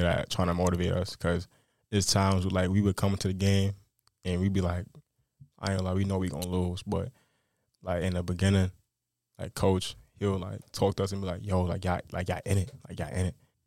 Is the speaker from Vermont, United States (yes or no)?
no; New York City, New York, United States; you know, I'm from New York City, so we got a whole bunch of guards. So everybody was, like, basically a guard in New York.